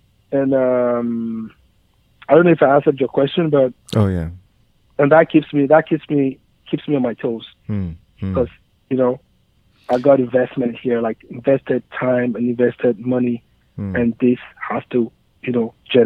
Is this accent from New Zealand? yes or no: no; Nigeria; I grew up in Nigeria.